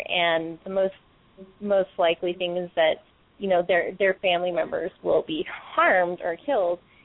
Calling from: Farmington, New Mexico, United States; I am in New Mexico. Okay. Right there in the Four Corners in a fairly small little town called Farmington.

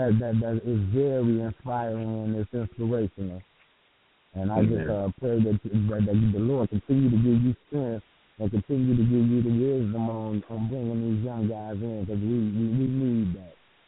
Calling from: Mooney, Illinois, United States; I'm calling from Mooney, Illinois.

